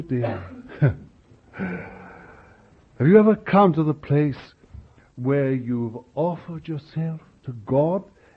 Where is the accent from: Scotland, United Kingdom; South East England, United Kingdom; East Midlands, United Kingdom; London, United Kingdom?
London, United Kingdom; I'm a Londoner.